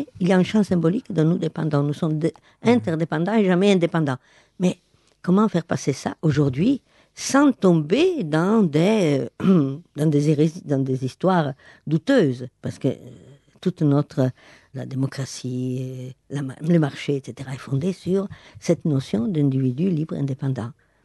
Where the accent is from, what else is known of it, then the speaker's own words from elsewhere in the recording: Italy; je suis italienne et française, non pas d'origine italienne, mais... italienne et française